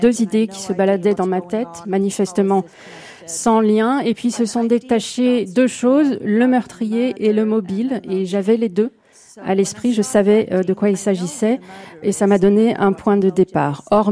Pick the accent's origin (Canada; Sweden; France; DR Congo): Sweden; Fjällbacka, Västra Götaland; j'ai choisi de placer mes romans à Fjällbacka, qui est la ville dans laquelle j'ai grandi.